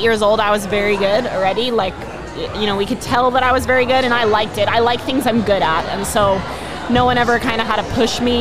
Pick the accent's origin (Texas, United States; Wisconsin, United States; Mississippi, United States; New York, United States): New York, United States; Staten Island; I grew up in Staten Island, New York. You know, New York City, basketball is kind of like one of the things we do.